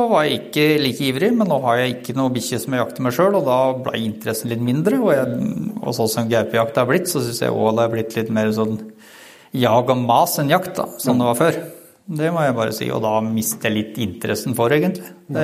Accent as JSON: {"language": "Norwegian", "town": "Vikersund", "region": "Buskerud", "country": "Norway", "tie": "born or raised there", "lives_now": "Snarum, Norway", "said": "Mm. Født og oppvokst I Vikersund, og nå bor jeg på Snarum."}